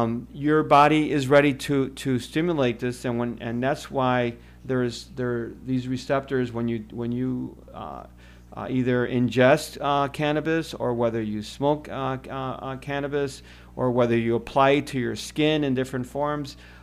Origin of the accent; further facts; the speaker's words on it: Cleveland, Ohio, United States; also born or lived in Chicago; He moved us to Cleveland, Ohio, where he did his training. I grew up in Cleveland, Ohio.